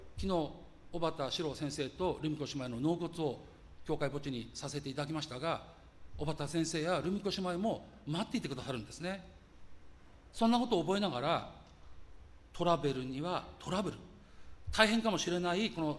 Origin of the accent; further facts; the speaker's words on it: Ishioka, Ibaraki, Japan; 茨城の田舎、私の生まれ故郷の石岡あたりから小金を手にして青年は東京お茶の水あたりに出て行ったという感じでしょうか